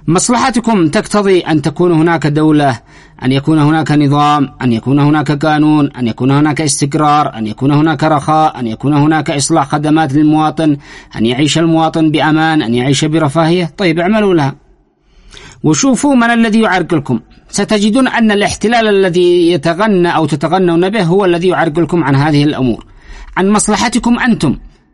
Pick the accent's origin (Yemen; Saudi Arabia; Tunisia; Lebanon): Yemen; ونحن كلهم أبناء اليمن كلهم من أقصى إلى أقصى